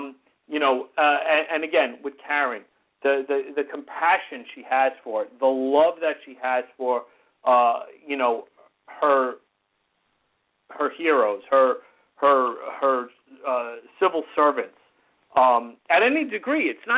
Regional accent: New York, United States; And one of them is in my home state of New York.

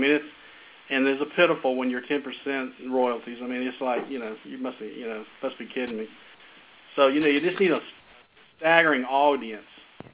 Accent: the South, United States; they should know I'm from the South, so I'm going to put my middle name in there.

